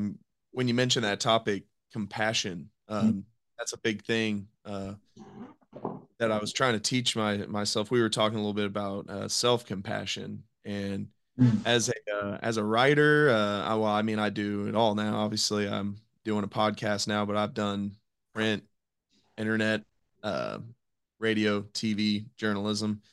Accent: United States; Yeah, so like you said, I'm from the United States.

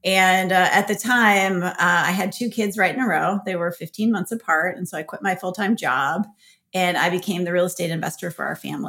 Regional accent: Minnesota, United States; now in New York, United States; Well, I think, you know, I'm not from New York, so I'm from Minnesota, and I'd lived in a couple cities.

